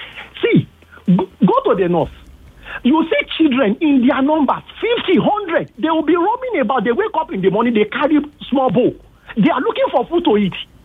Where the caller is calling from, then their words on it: Ikorodu, Lagos, Nigeria; I'm calling from